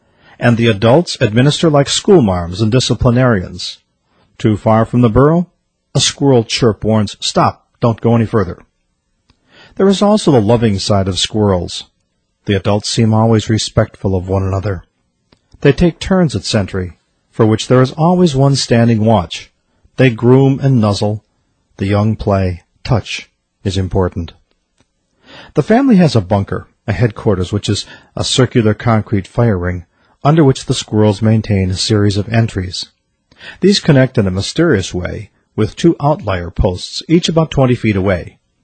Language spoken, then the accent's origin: English; Midwest, United States; I grew up in the Midwest, where squirrels were residents.